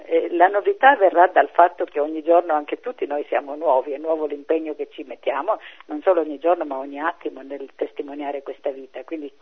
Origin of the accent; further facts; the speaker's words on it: Calabria, Italy; Io che sono calabrese